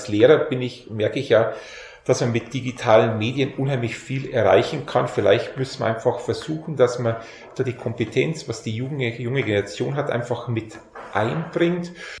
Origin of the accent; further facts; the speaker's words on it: Isen, Bavaria, Germany; Ja, ich bin in Isen aufgewachsen